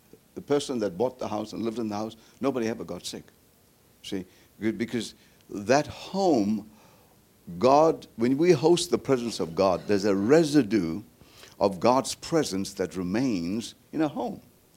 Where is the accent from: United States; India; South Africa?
South Africa; I said, look, I'm from South Africa.